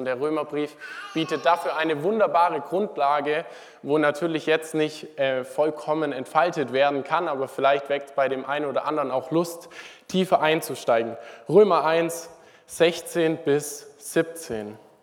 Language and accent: German; Denkendorf, Baden-Württemberg, Germany; dort wo ich herkomme, Denkendorf, bin ich ganz gerne zu der Zeit immer spazieren gegangen